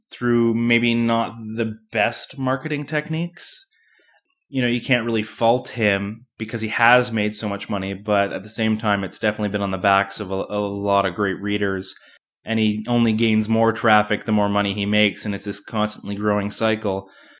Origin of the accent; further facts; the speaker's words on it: Canada; I'm actually Canadian.